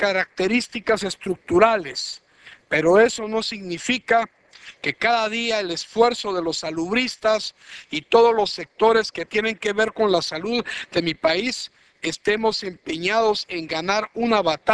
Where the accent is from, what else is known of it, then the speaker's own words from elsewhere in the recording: Guatemala; la prevención y mitigación de las condiciones sociales que generan el hambre en mi país. El presidente de la República de Guatemala